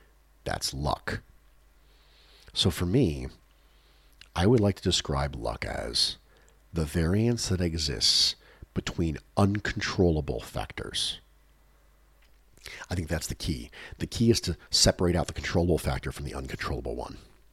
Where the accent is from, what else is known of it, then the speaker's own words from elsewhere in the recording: Australia; I'm also an Australian